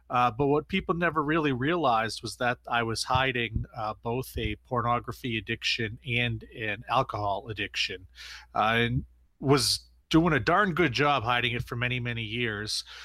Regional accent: Maine, United States; Well, I am originally from Central Maine. I still live here.

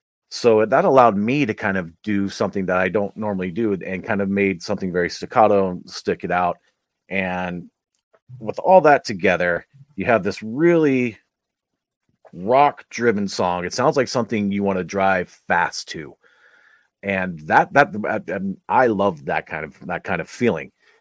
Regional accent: Oakland, California, United States; it felt like I'm from Oakland, California. So it felt like an East Bay kind of punk thing that I really resonated with.

